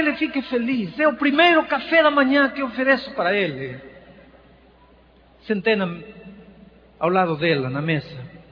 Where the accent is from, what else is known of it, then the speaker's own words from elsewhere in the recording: Peru; Portuguese is a second language; Eu nasci e cresci na serra, sem comer muita fruta.